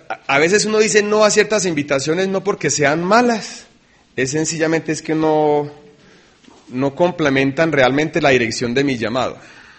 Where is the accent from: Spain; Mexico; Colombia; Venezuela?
Colombia; moved away; Yo salí de Colombia hace 4 años y medio, llegué a un país donde yo no sabía el idioma